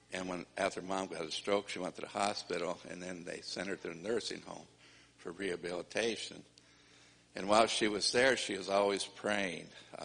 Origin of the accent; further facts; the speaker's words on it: Belleville, Illinois, United States; I was raised in Belleville, Illinois, across the river in the 50s and 60s, basically.